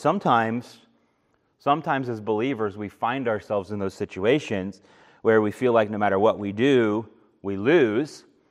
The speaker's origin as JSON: {"language": "English", "country": "Japan", "tie": "born or raised there", "said": "I grew up in Japan, y'all know that, and I went to public school in Japan for 3 years, kindergarten, first and second grade."}